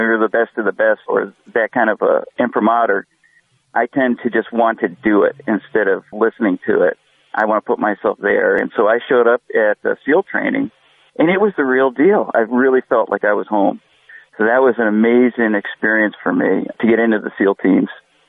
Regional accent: Scituate, Massachusetts, United States; My journey starts as a young kid growing up in Scituate, Massachusetts, out on the coastline. And I was born in 1966, so I'm 51 years old now. But I grew up in the 70s on the coast out there.

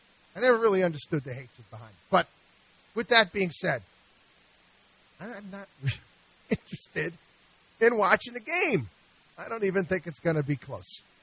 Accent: Albany, New York, United States; And I grew up in Albany, New York, about 2 hours outside of Boston, 2 hours outside of New York.

